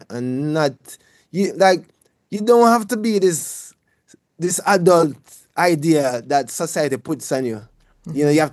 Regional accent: Jamaica; I grew up in Jamaica

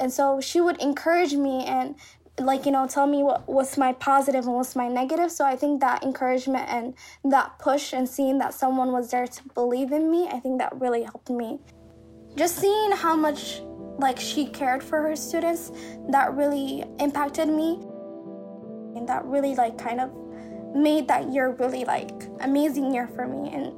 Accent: Somalia; now in United States; I'm not American, I'm Somali.

